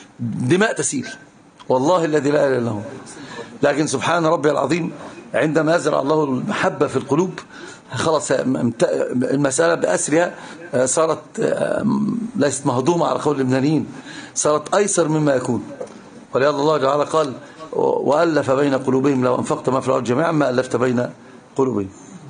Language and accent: Arabic; Egypt; أنا مصري بيقول للمغربي لابد تقول نبغيكم بالزاف.